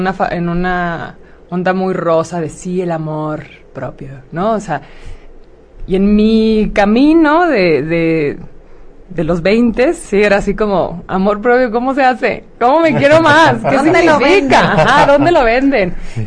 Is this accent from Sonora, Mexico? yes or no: yes; Hermosillo, Sonora, Mexico; Hermosillo, sonorenses.